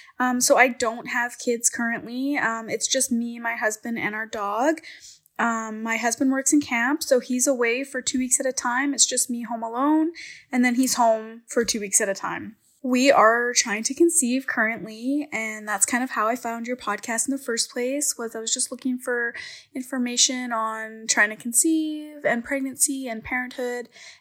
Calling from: Leduc, Alberta, Canada; I'm calling from Leduc, Alberta, Canada.

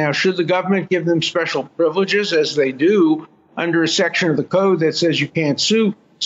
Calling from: Israel; I'm calling from Israel

